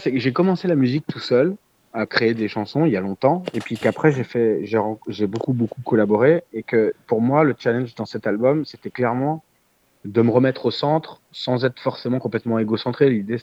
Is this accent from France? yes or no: yes; France; tout le modèle occidentalo-centré dans lequel nous, on a grandi en tant que Français.